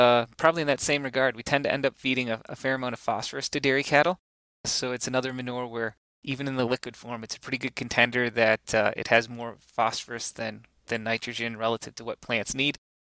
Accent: Wisconsin, United States; Dairies have so much variation, and I'm from Wisconsin originally, and I love dairy farms.

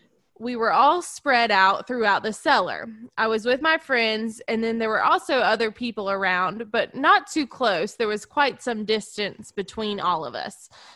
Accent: South Carolina, United States; Most likely I will butcher many a name throughout this story because I'm from South Carolina

